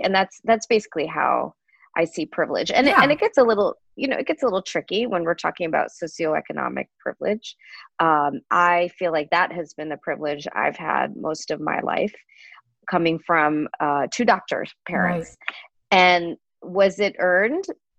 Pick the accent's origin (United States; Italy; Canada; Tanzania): United States; Brooklyn, New York; I am Sri Lankan American. I was born in Brooklyn, but raised in America my whole life. My parents came over from Sri Lanka when they were in their 20s.